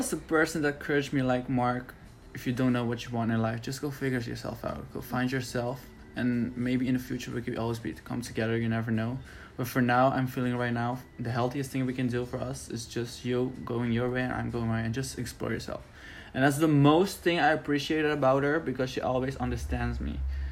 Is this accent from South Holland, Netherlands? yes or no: yes; Rotterdam, South Holland, Netherlands; also born or lived in Aruba; Yeah, that's basically it. I'm just a Rotterdam city boy.